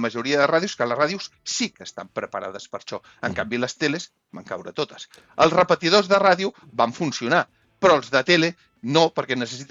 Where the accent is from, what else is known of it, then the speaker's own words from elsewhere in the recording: Manresa, Catalonia, Spain; Jo, de petit, als anys 80, tot sovint, quan hi havia un temporal a Manresa, jo soc fill de Manresa